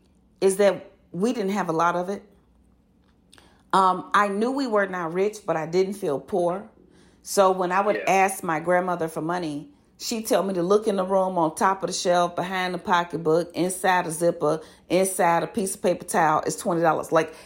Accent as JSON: {"language": "English", "town": "Chicago", "region": "Illinois", "country": "United States", "tie": "born or raised there", "said": "I'm always, always very excited to talk about it right here locally in my hometown, Chi-Town, where I grew up."}